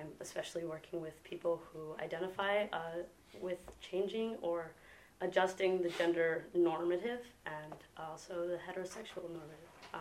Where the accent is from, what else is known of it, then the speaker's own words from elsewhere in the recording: Montpelier, Vermont, United States; now in Brooklyn, United States; I grew up here in Montpelier, Vermont. I live in Brooklyn now. I'm 24 today.